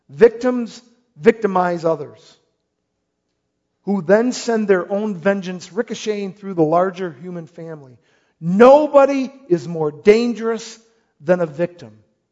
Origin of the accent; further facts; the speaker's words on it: United States; That's close as I get as an American.